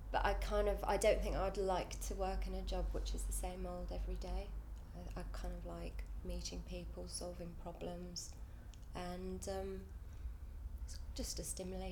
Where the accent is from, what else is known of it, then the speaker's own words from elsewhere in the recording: Ealing, London, United Kingdom; I grew up in West London, in Ealing, and lived there for years, and now I live in southeast London, where my mum's from originally as well.